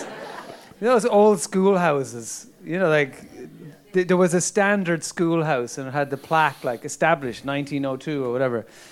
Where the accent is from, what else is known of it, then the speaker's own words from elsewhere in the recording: Ballyclock, Munster, Ireland; I grew up in County Limerick. Yes, Ballyclock is about 5 miles from Limerick City. And I guess it was a place of, you know, tractors pulling hay and all that kind of stuff.